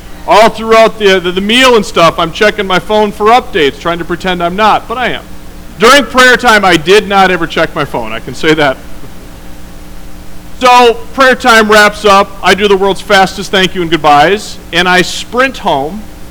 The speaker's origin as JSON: {"language": "English", "region": "Minnesota", "country": "United States", "tie": "born or raised there", "said": "Born and raised in Minnesota. Diehard football fan."}